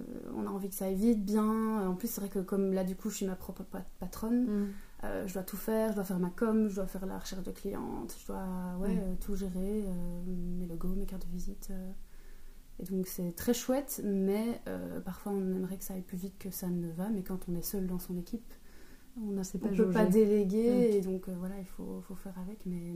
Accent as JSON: {"language": "French", "region": "Brussels", "country": "Belgium", "tie": "born or raised there", "said": "j'ai 30 ans et je suis bruxelloise. J'habite à Bruxelles depuis que je suis née et je suis conseillère en images."}